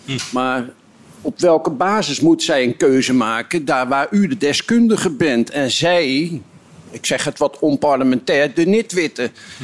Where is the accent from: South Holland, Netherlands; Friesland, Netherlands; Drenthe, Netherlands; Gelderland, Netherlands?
South Holland, Netherlands; Westland; de woordvoerder van de verontruste duurzame glastuinders in het Westland. Dus dat zegt al gelijk waar ik vandaan kom.